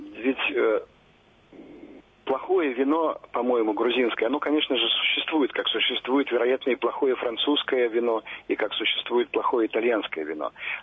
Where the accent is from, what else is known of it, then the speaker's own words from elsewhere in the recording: Moscow, Russia; вот я москвич